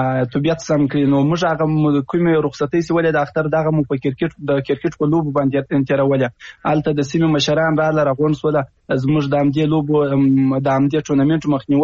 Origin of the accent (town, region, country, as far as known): Afghanistan